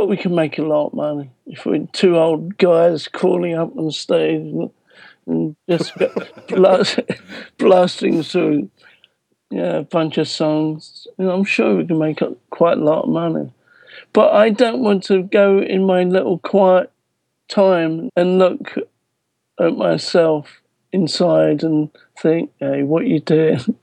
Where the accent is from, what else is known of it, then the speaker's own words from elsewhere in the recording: London, United Kingdom; place called The Barbican on April the 11th. And I'm really, really excited about that, playing in my hometown. And not actually far from where my family grew up.